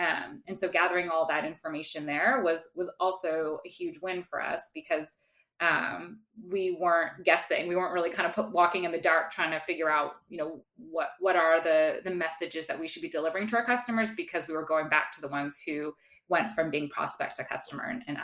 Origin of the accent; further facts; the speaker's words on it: California, United States; I grew up in the North Bay in this suburb, just across the Golden Gate Bridge called Marin.